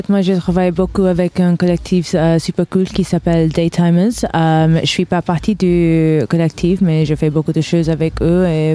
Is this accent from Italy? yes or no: no; London, United Kingdom; French is a second language; Moi, je viens de Londres